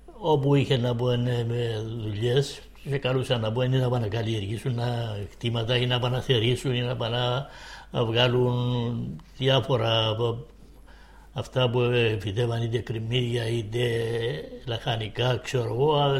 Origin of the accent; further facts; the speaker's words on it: Vasilia, Kyrenia District, Cyprus; born there; Στην Βασιλιά, επαρχία Γερίνιας.